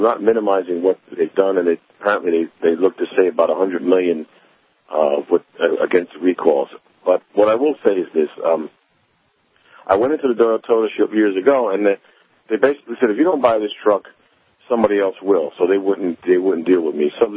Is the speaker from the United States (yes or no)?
no; Scotland, United Kingdom; And I'm a cheapskate. I'm a Scotsman.